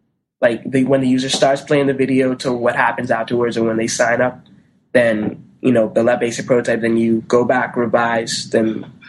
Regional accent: Bahamas; moved away as an adult; now in United States; I mean, I've been there 18 years, and I came over to Florida to go to college, and I just hung around for a little bit.

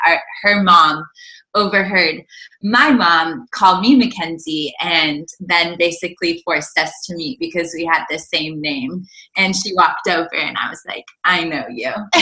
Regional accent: North Carolina, United States; Yeah, okay, so … I am from North Carolina, so the mountains of North Carolina, pretty much opposite of LA.

